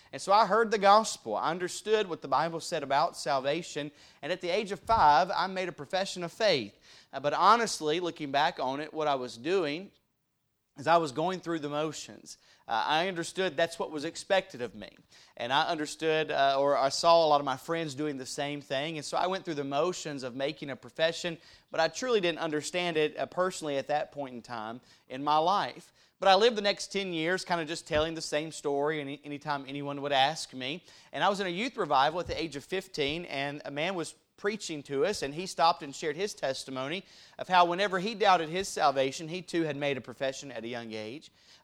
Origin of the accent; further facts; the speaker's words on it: North Carolina, United States; Where I grew up in North Carolina, we were in an area of about 6,500 people out in a farming community, about 30 minutes from the nearest biggest town of Durham